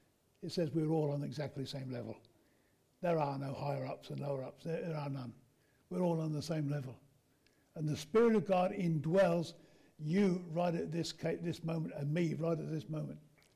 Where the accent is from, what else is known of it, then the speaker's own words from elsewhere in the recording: United Kingdom; I'm British. Don't touch me.